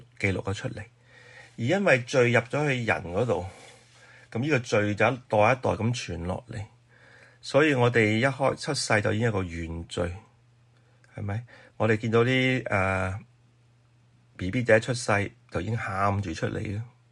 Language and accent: Cantonese; Guangdong, China; 我哋广东人有句说话就系煮到嚟先至食